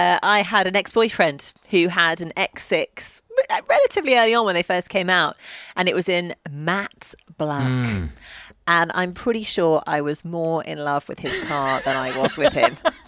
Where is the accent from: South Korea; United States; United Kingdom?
United Kingdom; England; growing up in England where the winters are pretty brutal